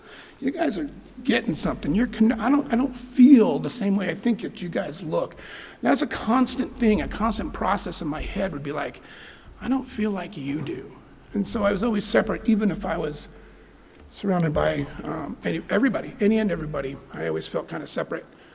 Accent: Bishop, California, United States; I grew up in Bishop, we're burning tires out in the middle of the desert to stay warm.

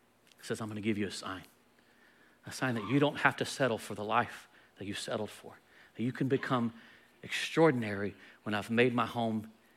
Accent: Texas, United States; I come from the Dallas-Fort Worth area, you can't see nothing.

